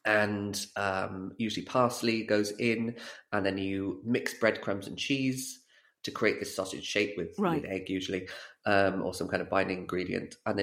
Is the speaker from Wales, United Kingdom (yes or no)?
yes; Wales, United Kingdom; I'm from South Wales near Cardiff